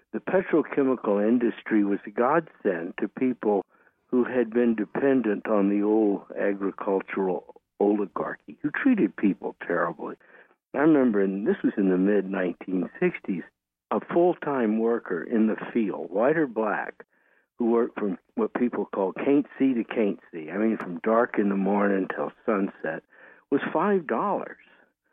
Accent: Gulf Coast, United States; I grew up on the Gulf Coast. Anyone who did knows oil is everywhere.

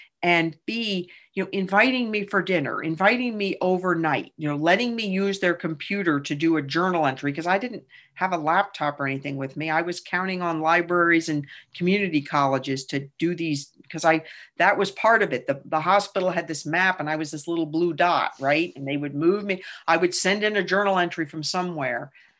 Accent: New England, United States; And I grew up in New England, and maybe there's something about, look, you just, you know, buck up and you move on and figure it out.

